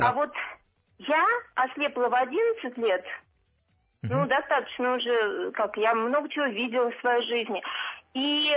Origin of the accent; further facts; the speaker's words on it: Volokolamsk, Moscow Oblast, Russia; я из Волоколамска.